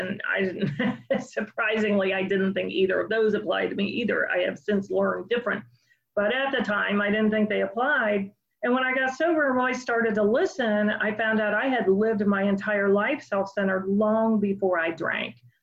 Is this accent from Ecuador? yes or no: no; Oxford, Ohio, United States; also born or lived in Northern California; I grew up in Oxford, Ohio, that was my first resentment because I was born in Northern California. And so I really, you know, thought I should be in Northern California.